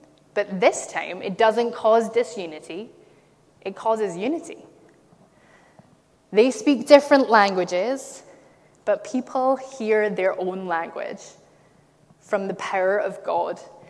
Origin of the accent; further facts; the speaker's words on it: Glasgow, Scotland, United Kingdom; accent: Glaswegian; But this man has a Glaswegian accent, and I was like, "That's my accent. That's my family's accent. That man sounds like my uncle."